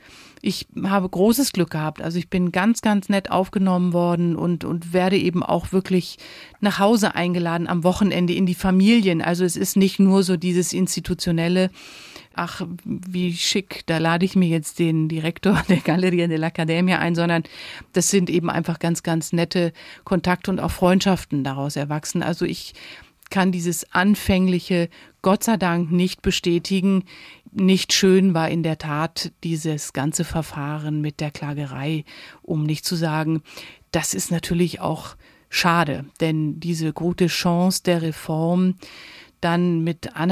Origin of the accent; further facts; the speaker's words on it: Germany; also born or lived in Italy; Ich bin in Deutschland und Italien aufgewachsen. Ich habe auch deutsche und italienische Schulen und Universitäten besucht, also sicherlich auch einen italienischen Hintergrund.